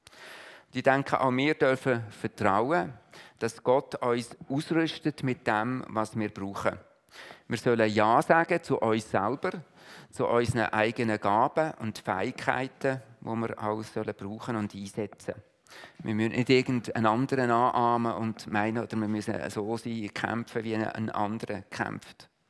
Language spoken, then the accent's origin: German; Switzerland; Das sind wir Schweizer immer das noch ein bisschen, das ist für uns Schweizer sehr wichtig.